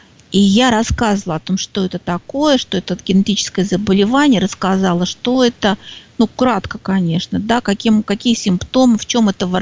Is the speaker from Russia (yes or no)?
yes; Krasnodar Krai, Russia; now in Moscow, Russia; я выросла на Кубани, но, видимо, вот потом приехала в Москву и живет в Москве.